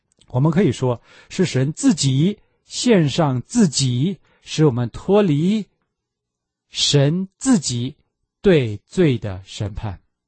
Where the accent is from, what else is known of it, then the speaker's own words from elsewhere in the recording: China; 我们中国人